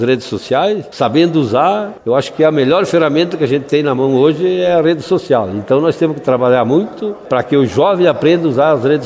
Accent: Rio Grande do Sul, Brazil; Eu acho que o nosso legado como gaúcho hoje

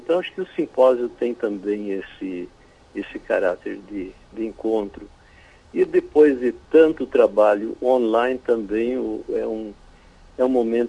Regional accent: Caxias do Sul, Rio Grande do Sul, Brazil; dar nossa contribuição como caxienses, como gaúchos, como brasileiros, no contexto mundial e internacional

